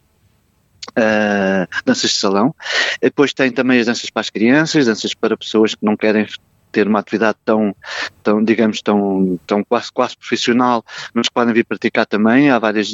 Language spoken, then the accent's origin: Portuguese; Lisbon, Portugal; eu sou lisboeta e muitas coisas não conheço